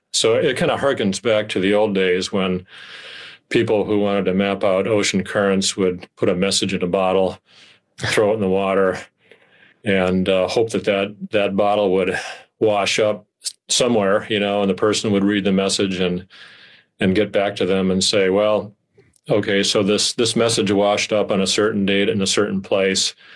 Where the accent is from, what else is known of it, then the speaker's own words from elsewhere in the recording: Rhinelander, Wisconsin, United States; now in Woods Hole, United States; So I'm in Woods Hole, Massachusetts, which is located on Cape Cod. But I grew up in Rhinelander, Wisconsin. So I'm used to kind of long winters